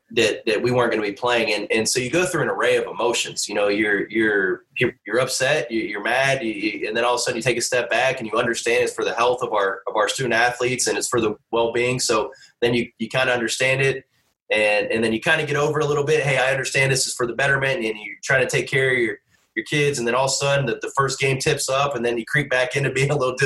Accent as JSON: {"language": "English", "town": "Daytona Beach", "region": "Florida", "country": "United States", "also_born_or_lived": "Lexington", "said": "Like, I'm from Daytona Beach, obviously born in Lexington, but I'm from Daytona."}